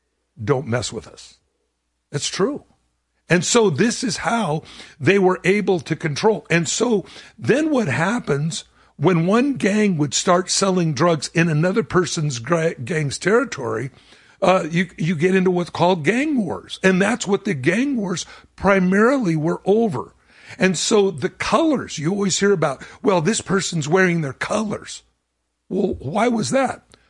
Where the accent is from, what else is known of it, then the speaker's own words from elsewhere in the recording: Los Angeles, California, United States; When I grew up in East LA, I grew up in the county of Los Angeles because we were between Whittier and Pico Rivera and it all comes together down there.